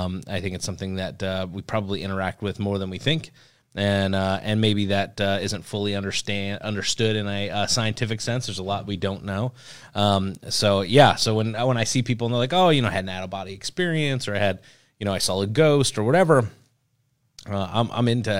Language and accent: English; New Jersey, United States; I remember growing up in New Jersey. One of the things is the Jersey Devil